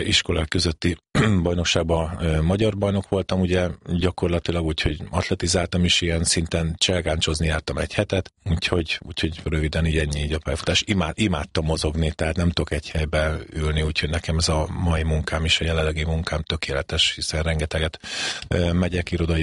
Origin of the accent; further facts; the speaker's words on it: Szeged, Csongrád-Csanád, Hungary; also born or lived in Székesfehérvár; Székesfehérvári születésű vagyok, szegedi nevelkedésű, és gyakorlatilag ott kezdtem el kosárlabdázni.